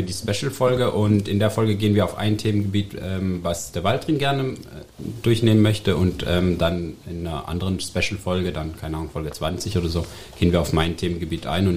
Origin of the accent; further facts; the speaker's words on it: Neuenstadt, Baden-Württemberg, Germany; Und ich komme aus dem schönen Heilbronner Ländle, genauer gesagt aus Neuenstadt.